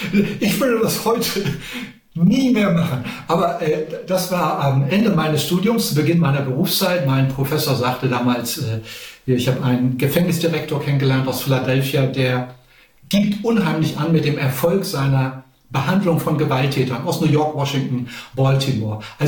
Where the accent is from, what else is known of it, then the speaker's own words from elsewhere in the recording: Germany; war dann Teil der Community dort und war dann der verrückte Deutsche, der sich alles anguckten.